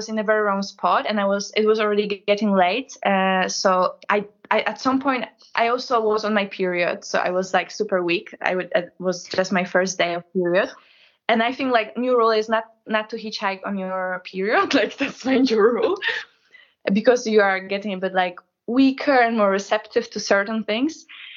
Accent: Poland; English is a second language; And when I said I was from Poland, he started to laugh.

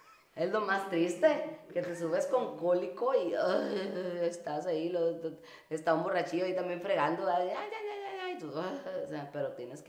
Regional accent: Monterrey, Nuevo León, Mexico; Soy una regia aquí, así la regia, y así somos todas las regias

